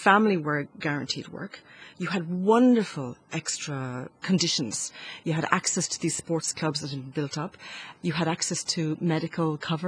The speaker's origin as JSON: {"language": "English", "town": "Dublin", "region": "Leinster", "country": "Ireland", "tie": "born or raised there", "said": "When I grew up in Dublin, we lived near the Ivy Gardens."}